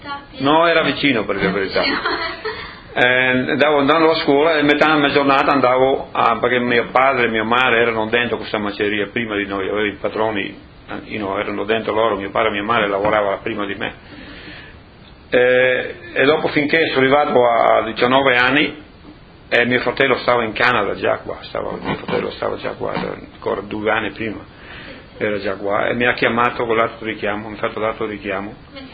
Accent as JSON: {"language": "Italian", "town": "Cordovado", "region": "Friuli-Venezia Giulia", "country": "Italy", "tie": "born there", "said": "sono nato a Cordovado, provincia di Udine. Il primo dicembre"}